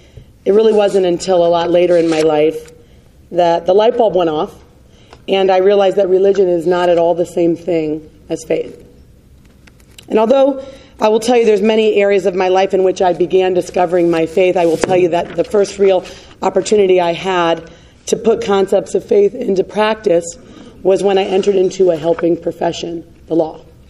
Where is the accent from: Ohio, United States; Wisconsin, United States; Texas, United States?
Ohio, United States; Akron; I grew up here in Akron. Four siblings, a mom and dad.